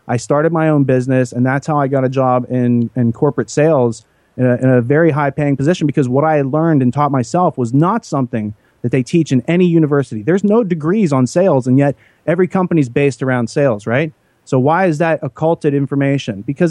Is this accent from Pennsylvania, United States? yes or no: yes; Pennsylvania, United States; because I'm in the woods growing up in Western Pennsylvania, I encounter snakes all the time.